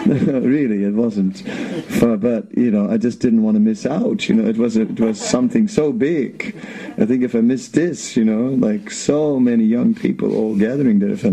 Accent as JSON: {"language": "English", "region": "North Holland", "country": "Netherlands", "tie": "born or raised there", "second_language": "English", "said": "So I grew up outside of Amsterdam in a nice town, a director's town."}